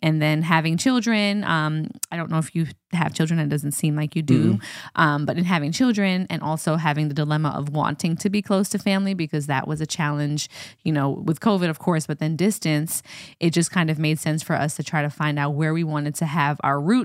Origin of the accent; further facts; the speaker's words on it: New York, United States; we came from New York, born and raised, went over to LA for a little bit